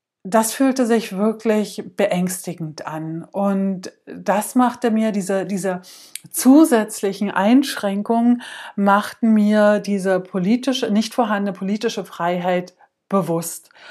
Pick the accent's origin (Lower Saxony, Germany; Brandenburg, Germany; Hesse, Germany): Brandenburg, Germany; Brandenburg an der Havel; Also ich komme aus der Stadt Brandenburg oder ich bin in der Stadt Brandenburg aufgewachsen.